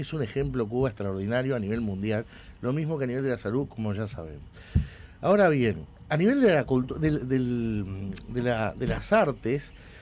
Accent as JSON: {"language": "Spanish", "country": "Uruguay", "said": "Soy uruguayo."}